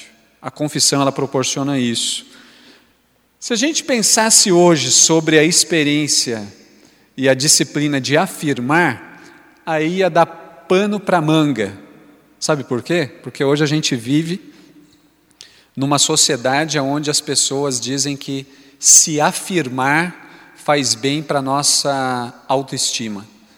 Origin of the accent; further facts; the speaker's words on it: Brazil; como bons brasileiros que somos, nós estamos sempre prontos para dar jeitinho.